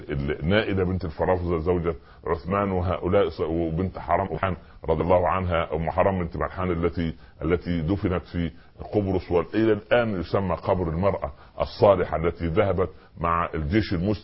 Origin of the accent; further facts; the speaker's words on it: Upper Egypt, Egypt; في بداية الستينات لما نزل التلفزيون عندنا في الصعيد